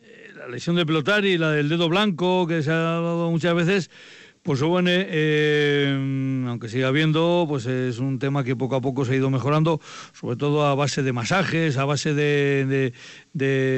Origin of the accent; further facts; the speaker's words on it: La Guardia, Spain; ¿No será el frontón de mi pueblo, el de La Guardia?